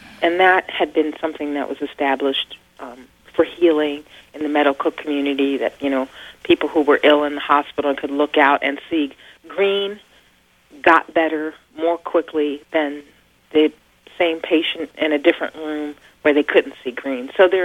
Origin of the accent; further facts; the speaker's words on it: Philadelphia, Pennsylvania, United States; I come from, born and raised in Philadelphia, where in many neighborhoods that's the case.